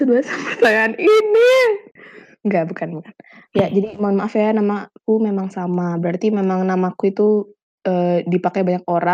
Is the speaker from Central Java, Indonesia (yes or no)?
yes; Purwokerto, Central Java, Indonesia; asalku dari Purwokerto. Tau gak ya orang-orang sama Purwokerto? Pokoknya Purwokerto tuh tempat yang orangnya ngomongnya ngapak.